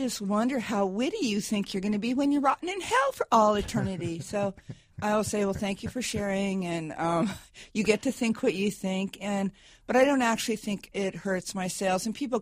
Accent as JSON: {"language": "English", "region": "California", "country": "United States", "said": "he was our governor. I'm from California."}